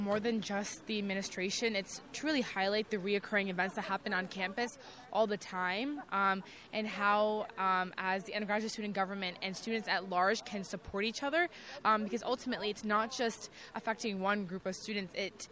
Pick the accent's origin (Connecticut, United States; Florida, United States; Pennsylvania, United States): Connecticut, United States; Norwalk; I am from Norwalk, Connecticut.